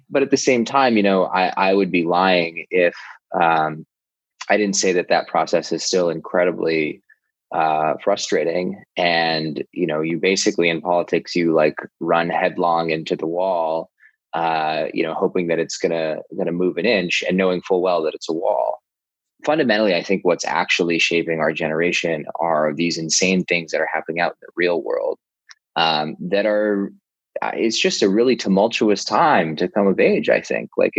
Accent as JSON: {"language": "English", "town": "Oakland", "region": "California", "country": "United States", "tie": "born or raised there", "said": "come from the Sequetmoc and Statlioc Nations in what is now British Columbia, Canada, but I grew up in Oakland, California."}